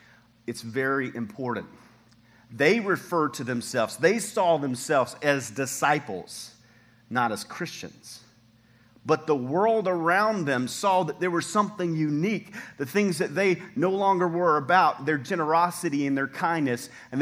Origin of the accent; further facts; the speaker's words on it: the South, United States; you can tell I'm from the South.